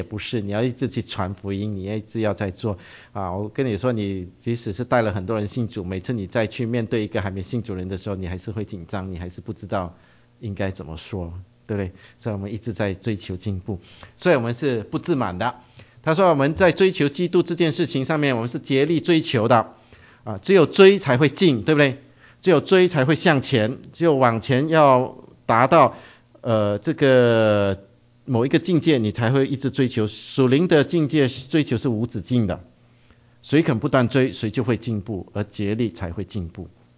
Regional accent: China; 我们中国人一看到，有点不习惯哈

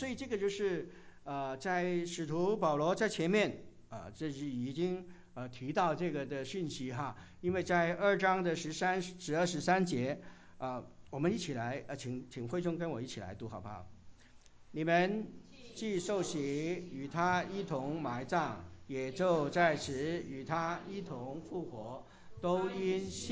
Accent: Guangdong, China; 就是我们广东人跟国语呢有时候是反过来啊

